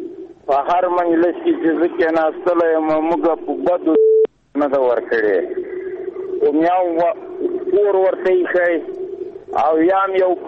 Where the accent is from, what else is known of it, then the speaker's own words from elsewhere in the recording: Paktia, Afghanistan; زه د پکتیا دی ولایت … یو کامی سنگیرای.